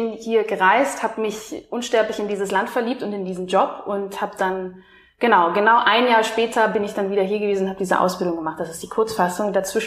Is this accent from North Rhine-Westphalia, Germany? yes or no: no; Hildesheim, Lower Saxony, Germany; born there; moved away as an adult; now in Berlin, Germany; ich bin in Hildesheim in Niedersachsen geboren, bin nach meinem Abi nach Berlin gezogen